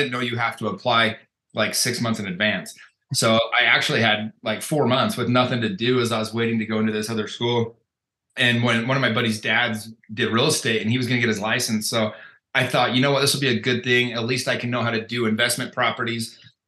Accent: Utah, United States; also born or lived in Mexico / California; So I'm from Utah. Grew up here and lived here most of my life. I went when I was 19 years old. I went and lived in Mexico for 2 years.

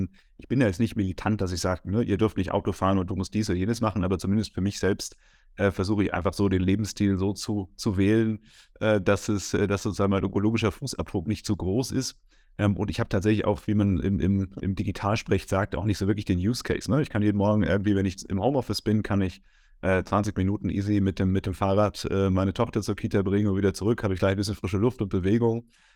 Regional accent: Germany; ich komme ja auch aus Deutschland und wir konnten uns damals nicht so viel leisten.

